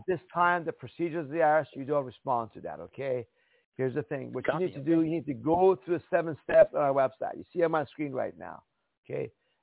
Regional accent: Iran; I'm from Iran. We had no right to due process of law, no jury trial, no right to bear arms, no freedom of speech

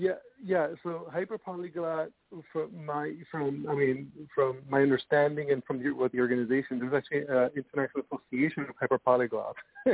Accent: Puerto Rico; also born or lived in United States; So bilingual as a child, you know, growing up in Puerto Rico and then

